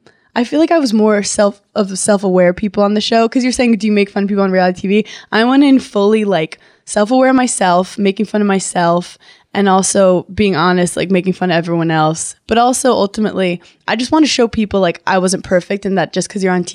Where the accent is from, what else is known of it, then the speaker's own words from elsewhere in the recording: Brooklyn, New York, United States; And I grew up in Brooklyn and my parents have a place in Shelter Island.